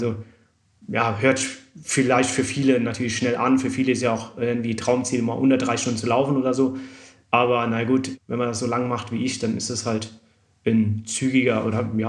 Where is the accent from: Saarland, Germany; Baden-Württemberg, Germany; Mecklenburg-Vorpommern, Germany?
Saarland, Germany; also born or lived in London / Munich / Frankfurt / Offenbach; now in Inzell, Germany; ganz ursprünglich komme ich aus dem Saarland, aber ich war schon irgendwie gefühlt überall. Ich habe schon in London gewohnt, in München, in Frankfurt, in Offenbach und jetzt wohne ich im schönen Inzell direkt an den Bergen.